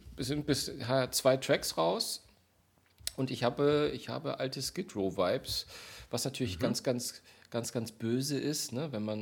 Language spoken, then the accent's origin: German; Hamburg, Germany; Ich bin auch Hamburger Jungen.